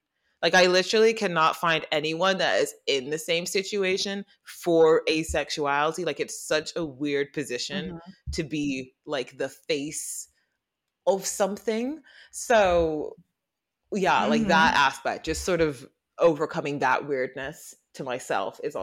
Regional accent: England, United Kingdom; accent: English; And I feel like in a parallel universe, I am a New Yorker with an English accent.

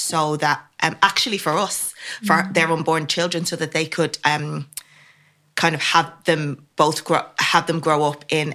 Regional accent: Dublin, Leinster, Ireland; as I've already said, and I grew up in Ireland, in Dublin, with my mum and my dad and my little sister. And we actually grew up in a Islamic family.

